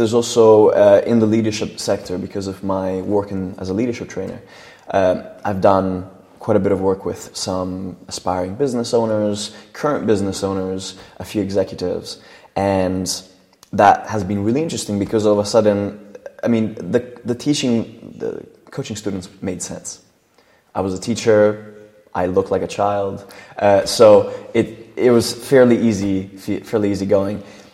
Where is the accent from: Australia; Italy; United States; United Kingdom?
Italy; first language Italian; English is a second language; It's my first language.